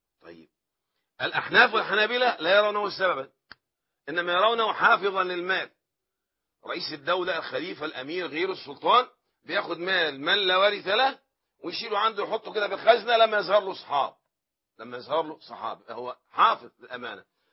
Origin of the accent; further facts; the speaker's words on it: Egypt; احنا مصريين بنقول جواز